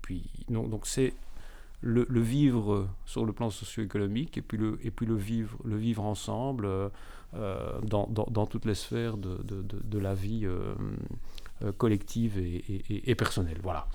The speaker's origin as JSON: {"language": "French", "town": "Liège", "region": "Wallonia", "country": "Belgium", "said": "Quand on est liégeois et qu'on vous propose de prendre en charge le développement de la ville"}